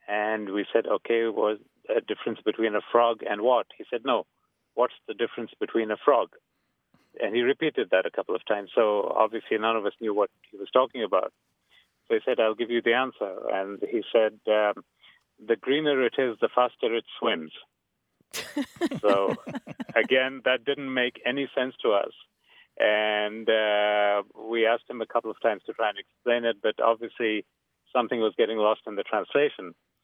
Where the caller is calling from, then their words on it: Dallas, Texas, United States; I'm calling from the Dallas-Fort Worth area, and actually, I have a mystery that I've been trying to solve for the last 45 years.